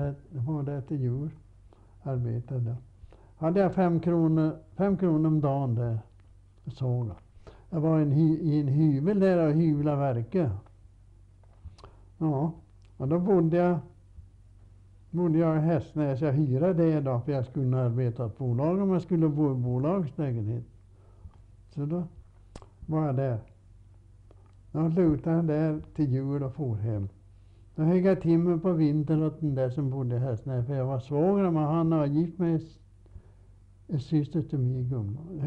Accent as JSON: {"language": "Swedish", "town": "Moviken", "country": "Sweden", "said": "Jag kommer från Moviken, jag då flyttade därifrån. För jag flyttade till Östavallen för att arbeta där på såga."}